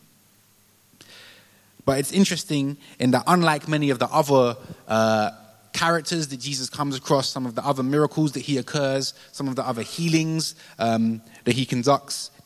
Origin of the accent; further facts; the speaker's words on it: London, United Kingdom; I became a Christian when I was 15. I come from North London. I'm still from North London. And I went to church in North London.